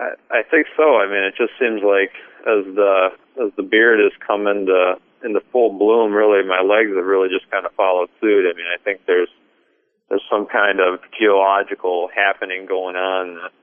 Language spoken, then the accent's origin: English; Michigan, United States; I had a good time traveling, meeting all the fine folks in Wisconsin, Minnesota, and of course my home state, Michigan.